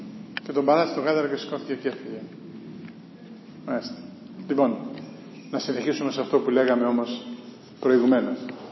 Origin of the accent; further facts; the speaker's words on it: Chios, North Aegean, Greece; Στην πατρίδα μου τη Χίο